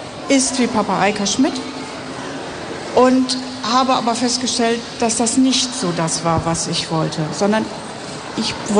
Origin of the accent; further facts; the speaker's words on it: Hagen, North Rhine-Westphalia, Germany; Das liegt aber auch daran, weil ich eigentlich nicht aus Hamm komme. Ich komme aus Hagen.